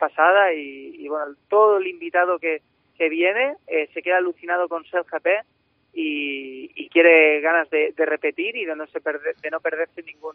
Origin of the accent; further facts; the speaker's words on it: León, Castile and León, Spain; nosotros, claro, somos de León, no tenemos mar